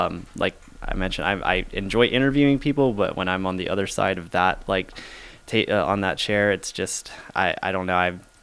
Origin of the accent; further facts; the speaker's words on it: Florida, United States; moved away as an adult; I grew up in Florida. I lived there, you know, most of my life, and I was just kind of over it at that point.